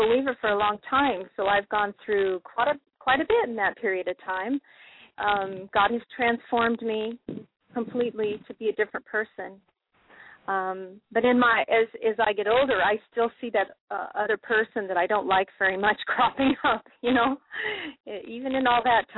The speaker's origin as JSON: {"language": "English", "town": "Denver", "region": "Colorado", "country": "United States", "also_born_or_lived": "Grand Rapids", "said": "I'm from Denver, Colorado. I went to school there. Then I went to college in Grand Rapids, Michigan."}